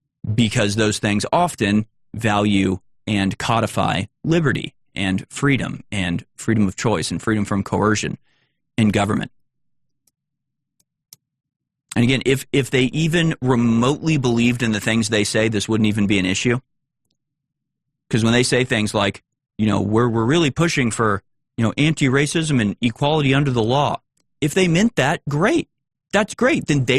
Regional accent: United States; which, you know, as an American, that's just, you know, it never goes well and it'll never go right.

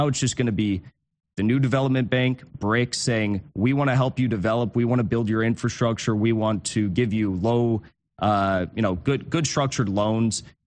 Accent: United States; It's concerning as an American, because we have such silly people running our country.

